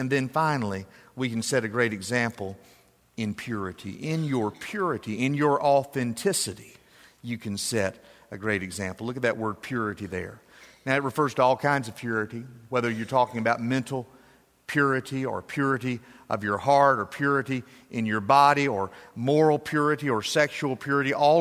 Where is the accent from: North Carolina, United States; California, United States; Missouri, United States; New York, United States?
North Carolina, United States; It comes from my home state of North Carolina